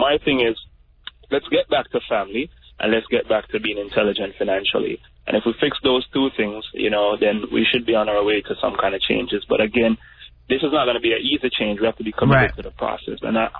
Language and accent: English; Jamaica; now in South Florida, United States; Being Jamaican, you see the same thing happening in low-income communities.